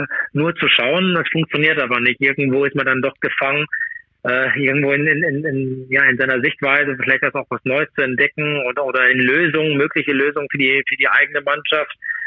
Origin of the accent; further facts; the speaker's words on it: Germany; Ich bin Deutscher, und von daher bin ich natürlich auch Deutschland auch zugewandt.